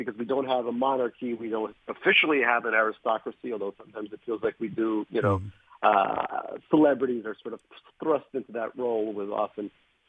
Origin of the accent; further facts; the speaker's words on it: Ellenville, New York, United States; also born or lived in Russia; I grew up in Ellenville, New York, across the river. And there was a small Russian bungalow colony, which really was the best part of my childhood, hanging around with fellow Russian immigrants, not being worried about my accent